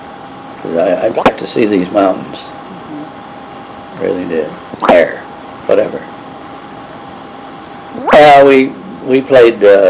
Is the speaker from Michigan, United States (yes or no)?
no; Livingston, Montana, United States; also born or lived in Crow Reservation; I was raised initially on the Indian Reservation, the Crow Reservation, where we moved to Livingston, where I ended up.